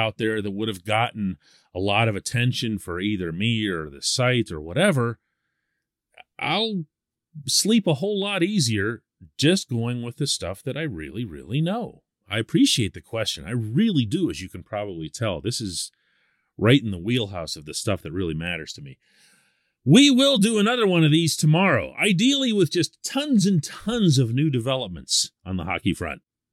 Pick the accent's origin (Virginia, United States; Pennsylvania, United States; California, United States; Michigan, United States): Pennsylvania, United States; Pittsburgh; mostly to Serbia, my family's ancestral homeland. I'm born and raised in Pittsburgh, but everybody that my mother and father were related to are still over there.